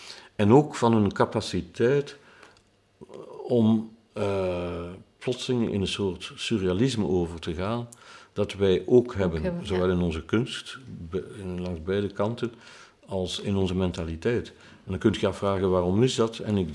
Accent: Flanders, Belgium; heel onze geschiedenis door de Belgische staat zelf, als Vlaming.

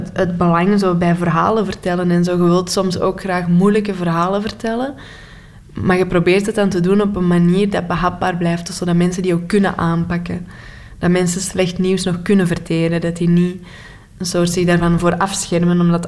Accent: Antwerp, Belgium; Maar echt Antwerps kan ik niet. Dus iedereen zal meteen horen dat ik van Antwerpen ben in België. Maar echt Antwerps dialect kan ik niet.

